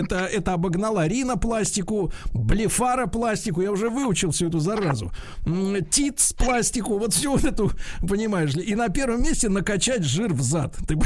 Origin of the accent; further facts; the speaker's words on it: Saint Petersburg, Russia; я тоже ленинградец